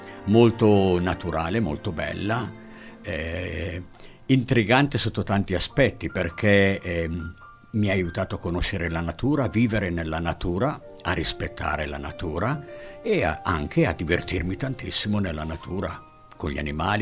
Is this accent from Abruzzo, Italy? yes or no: no; Casatenovo, Lombardy, Italy; born there; io sono nato in Brianza, ma provengo da due genitori milanesi doc che sono dovuti sfollare a Casatenovo, diciamo anche il nome del paese, a Casatenovo, a causa della guerra. E io sono nato lì